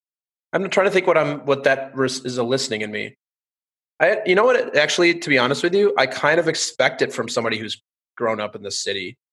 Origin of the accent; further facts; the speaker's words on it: Minnesota, United States; now in New York, United States; I'm from Minnesota originally. So I grew up in the suburbs. So I grew up around trees and lots of parks and things, and it's fine. But then I've been in New York it'll be 15 years here in March.